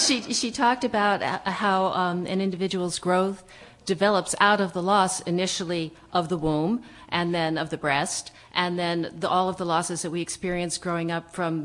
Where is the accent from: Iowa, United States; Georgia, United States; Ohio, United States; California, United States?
California, United States; El Cerrito; I'm from El Cerrito.